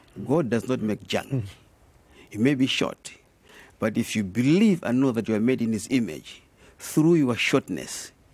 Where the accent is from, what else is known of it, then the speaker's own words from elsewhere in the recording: Malawi; That's where I was born. My father was a teacher, but eventually became a pastor. My mother was a teacher. I grew up in Malawi, primary school and secondary school. Then I went to Solusi for my theology. Then later on, came to Andrews University.